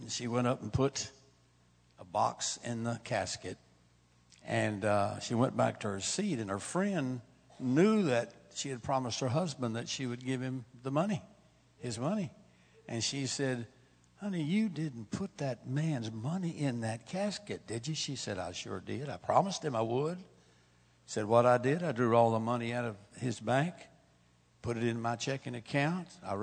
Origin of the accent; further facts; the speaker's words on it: Texas, United States; And I am a Texan. I was born and raised in Texas.